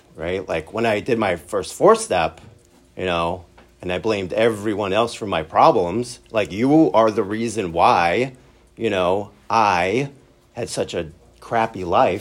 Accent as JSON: {"language": "English", "town": "Brooklyn", "region": "New York", "country": "United States", "tie": "born or raised there", "said": "You know, I grew up in Brooklyn, New York. I was adopted at birth. I was raised as an Orthodox Jew, and in a very, very Orthodox / Hasidic neighborhood in Brooklyn, New York."}